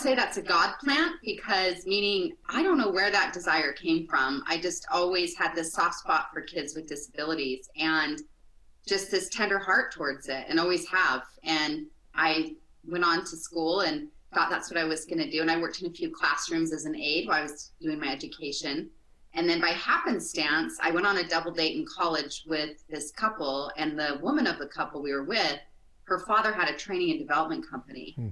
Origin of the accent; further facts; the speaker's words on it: Salt Lake City, Utah, United States; Yeah, I grew up here in Salt Lake in Cottonwood Heights area and went to school here